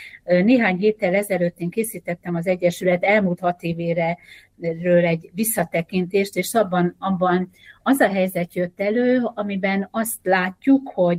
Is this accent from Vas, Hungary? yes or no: yes; Gencsapáti, Vas, Hungary; Én egy Szombathely melletti, az Zalai relációhoz képest ez egy nagy település, Gencsapátiban születtem, ott éltem, ott eszméltem a fiatalkoromra